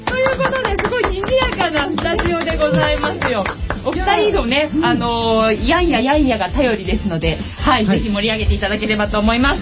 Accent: Kawasaki, Kanagawa, Japan; 本日の番組メインパーソナリティは川崎生まれ川崎育ち、自称夢見ヶ崎動物公園専属アイドル

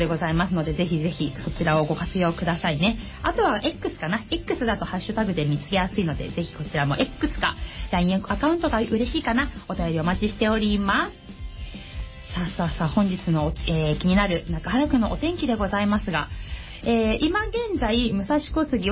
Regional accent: Kawasaki, Kanagawa, Japan; 川崎生まれ川崎育ち、自称夢見ヶ崎動物公園専属アイドル

